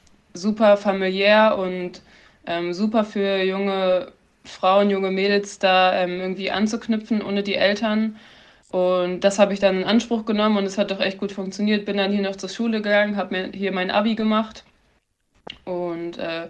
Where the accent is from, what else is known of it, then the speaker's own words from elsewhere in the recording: Lower Saxony, Germany; also ich komme aus der Nähe von Braunschweig. Barwerk heißt das kleine Dorf. Das ist so 2,5 Stunden einfach nur Autobahn.